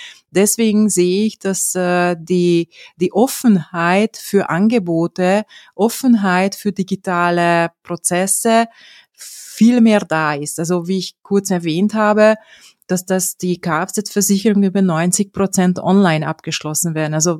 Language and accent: German; Hungary; German is a second language; now in Austria; Genau, also ich komme ursprünglich aus Ungarn